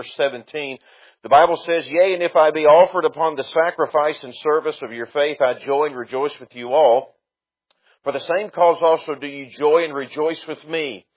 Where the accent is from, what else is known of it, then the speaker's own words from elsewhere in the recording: Alabama, United States; the church that I grew up in North Alabama